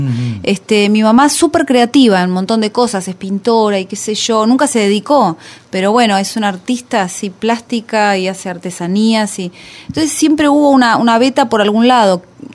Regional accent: Buenos Aires, Argentina; born there; si nací en Buenos Aires y es así.

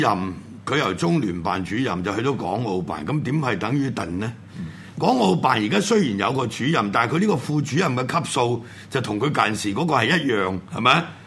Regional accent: Hong Kong; 我做撚咗就嚟七十年香港人，係咪？我香港出世

